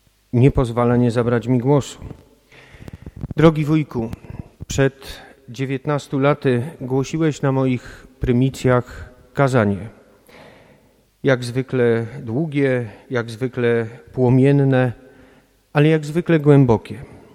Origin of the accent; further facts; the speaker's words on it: Lesser Poland, Poland; wychowywałem się w kręgu oddziaływania ówczesnego pasterza krakowskiej diecezji, a później ojca świętego Jana Pawła II.